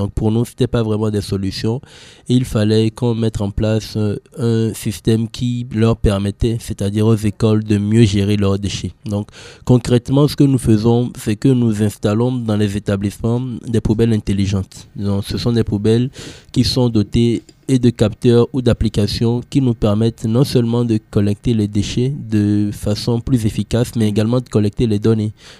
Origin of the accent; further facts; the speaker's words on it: Togo; Chez nous en Afrique, les écoles produisent beaucoup de déchets. On n'a pas idée. Au Togo, c'est 900 tonnes de déchets qui sont brûlés chaque jour.